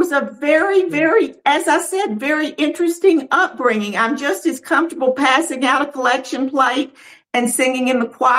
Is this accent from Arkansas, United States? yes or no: yes; Little Rock, Arkansas, United States; I got to spend some wonderful time in rural Arkansas as well as growing up in Little Rock.